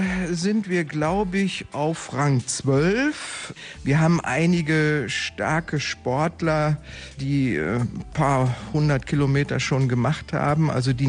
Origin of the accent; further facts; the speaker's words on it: Solingen, North Rhine-Westphalia, Germany; Und dann sagte ich ihm, ich komme aus Solingen, mache beim Stadtradeln